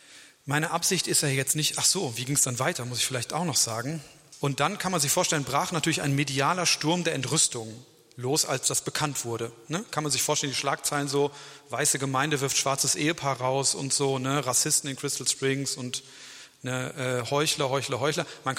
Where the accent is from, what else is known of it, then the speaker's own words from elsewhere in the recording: Bergneustadt, North Rhine-Westphalia, Germany; ich komme aus Bergneustadt. Das ist so ein bisschen profan.